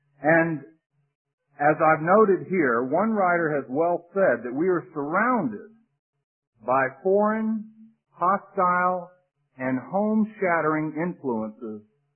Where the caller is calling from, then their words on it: Green Cove Springs, Florida, United States; But I used to love to call people up north, and they'd say, "Where are you calling from?" And I'd say, "Green Cove Springs."